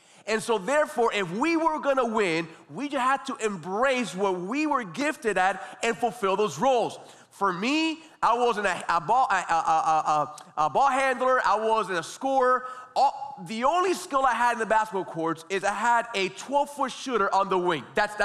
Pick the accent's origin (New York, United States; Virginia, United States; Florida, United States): Florida, United States; Miami; You know, many of you know that I was raised right here in Miami.